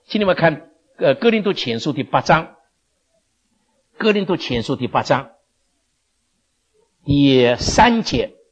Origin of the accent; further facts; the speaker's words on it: China; 很像我们中国人